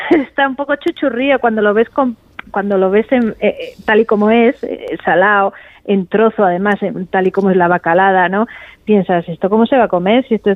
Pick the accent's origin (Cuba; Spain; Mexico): Spain; Bilbao, Basque Country; yo soy de Bilbao y que los vascos se supone que descubrimos América antes que Cristóbal Colón